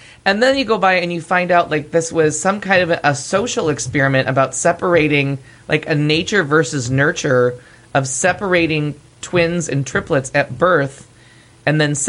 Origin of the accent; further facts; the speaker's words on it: New York, United States; I was like, I'm from New York.